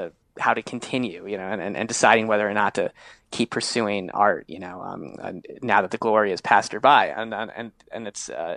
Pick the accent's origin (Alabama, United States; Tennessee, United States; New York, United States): New York, United States; New York City; I love music, you know, and I grew up around music. I grew up in New York City.